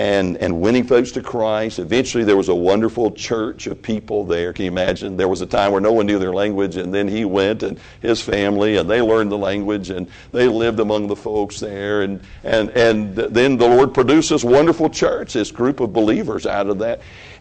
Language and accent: English; Memphis, Tennessee, United States; built near the fairgrounds there in the city of Memphis